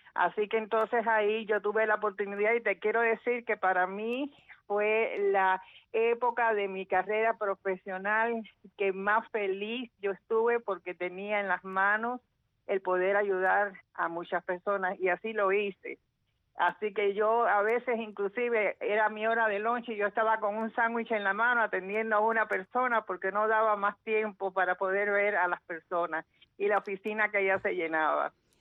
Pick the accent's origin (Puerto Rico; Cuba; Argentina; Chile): Cuba; now in United States; Todos somos cubanos, yo quiero a Cuba